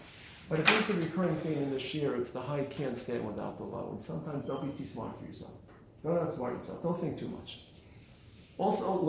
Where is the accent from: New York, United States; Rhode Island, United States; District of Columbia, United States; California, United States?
New York, United States; Brooklyn; I come from Brooklyn, but I know a little better English.